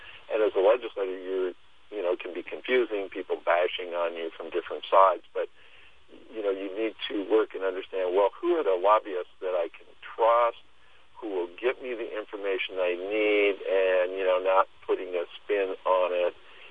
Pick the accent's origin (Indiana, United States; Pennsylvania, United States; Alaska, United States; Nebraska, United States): Alaska, United States; Juneau; to get a job in Juneau, my home state, because I was like, well, this is great, but Alaska is my home.